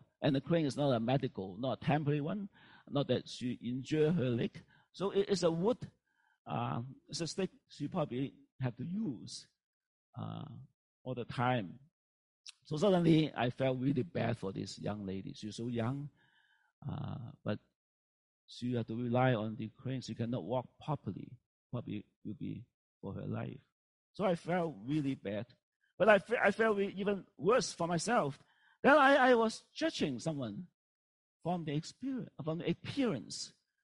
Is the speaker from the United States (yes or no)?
no; Canada; So being Canadian, Right?